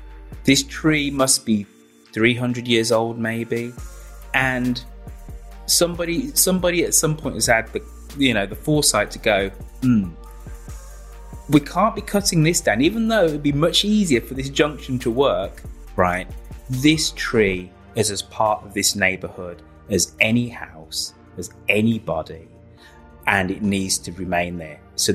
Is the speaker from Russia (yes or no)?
no; Birmingham, West Midlands, United Kingdom; you just see all around you in my hometown of Birmingham.